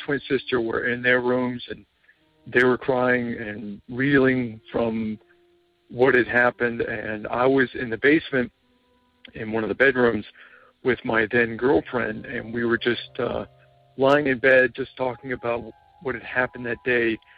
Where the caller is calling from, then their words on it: New Jersey, United States; I'm calling from New Jersey.